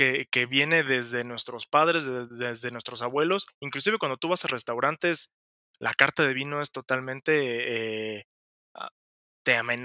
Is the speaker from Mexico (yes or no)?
yes; Mexico; Soy un mexicano apasionado de los vinos mexicanos.